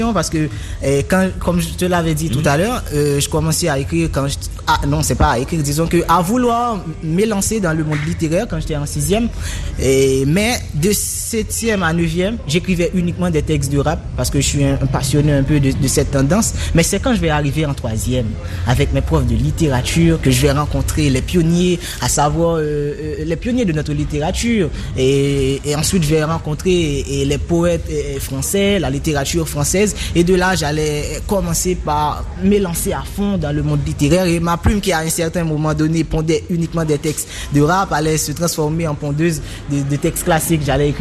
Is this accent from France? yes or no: no; Haiti; en tant qu'haïtien aujourd'hui, si j'ai une certaine fierté, c'est parce que j'ai des écrivains qui produisent des merveilles